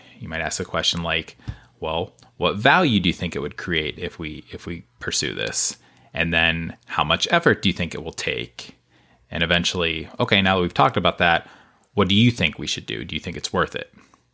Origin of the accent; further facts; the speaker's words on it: Pittsburgh, Pennsylvania, United States; And I do live in the suburbs outside of Philadelphia, but I know I've also mentioned before that I grew up in Pittsburgh